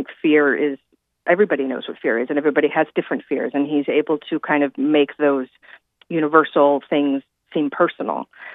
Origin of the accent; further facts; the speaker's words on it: West Coast, United States; I'm from the West Coast, so it blew my mind.